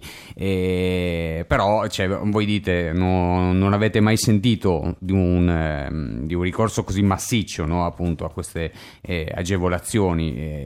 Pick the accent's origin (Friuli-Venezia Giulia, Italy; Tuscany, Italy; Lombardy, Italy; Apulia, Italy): Friuli-Venezia Giulia, Italy; Gemona; born there; sono nato a Gemona